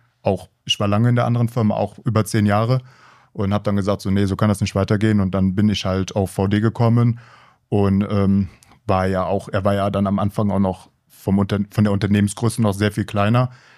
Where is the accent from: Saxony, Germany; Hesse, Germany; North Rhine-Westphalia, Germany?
North Rhine-Westphalia, Germany; Cologne; now in Bonn, Germany; ich komme eigentlich aus Köln. Ich bin Bonn zugezogen.